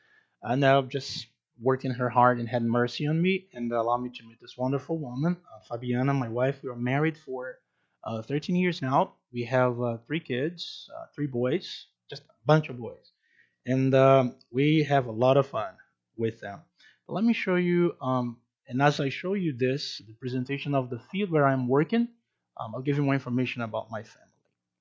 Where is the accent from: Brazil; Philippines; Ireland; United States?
Brazil; English is a second language; now in Guyana; I'm from Brazil. I'm Brazilian, and I'm a sent Brazilian missionary to this South American country called Guyana